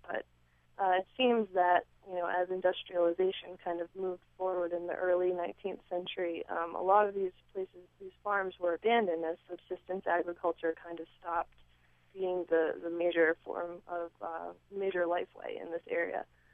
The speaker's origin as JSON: {"language": "English", "region": "Rhode Island", "country": "United States", "tie": "born or raised there", "said": "Well, actually, I grew up in Rhode Island"}